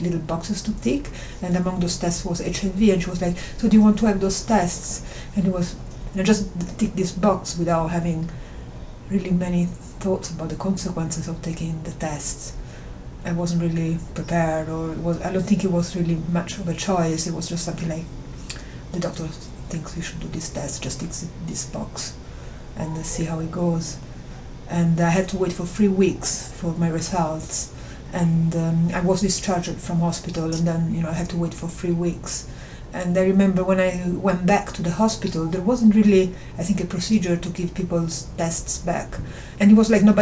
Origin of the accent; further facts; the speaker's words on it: Italy; English is a second language; now in London, United Kingdom; and I come from Italy.